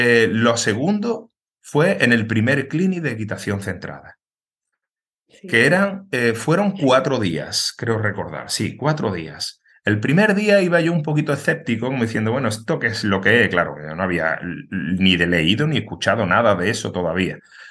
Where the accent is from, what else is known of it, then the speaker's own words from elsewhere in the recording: Pilas, Andalusia, Spain; en Pilas, que es de donde yo soy